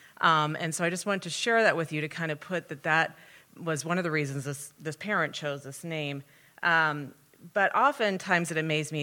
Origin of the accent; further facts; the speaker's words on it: Pekin, Illinois, United States; I grew up over in Pekin, so I was a big city girl to him. At 30,000 population, was a big city girl.